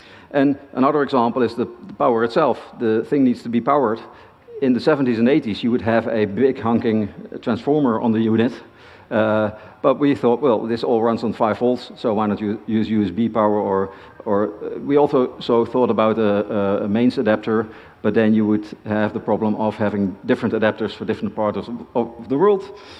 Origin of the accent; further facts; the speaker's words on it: Eindhoven, North Brabant, Netherlands; people from my hometown of Eindhoven